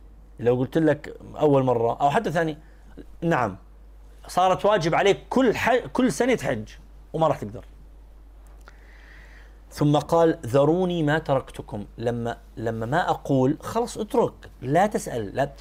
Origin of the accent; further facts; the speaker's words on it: Jordan; أنتم عارفين النهار في الشتاء بيكون قصير عندنا في بلاد الشام أو في الشرق الأوسط عموما